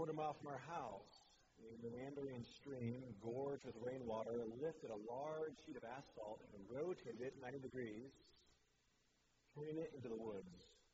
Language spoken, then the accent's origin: English; San Francisco, California, United States; born there; I was born in San Francisco. We didn't have hurricanes.